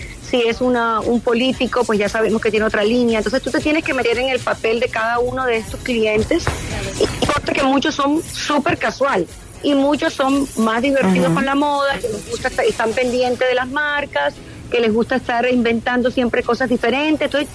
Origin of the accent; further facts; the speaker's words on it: Cartagena, Bolívar, Colombia; Soy cartagenera y disfruto cada vez que tengo una oportunidad de estar asomadita en mi país